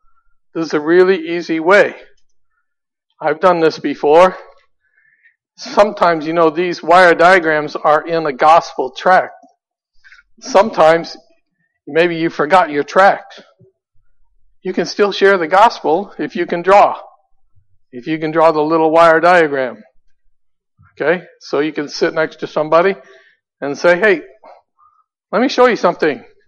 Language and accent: English; Chicago, Illinois, United States; I'm from Chicago.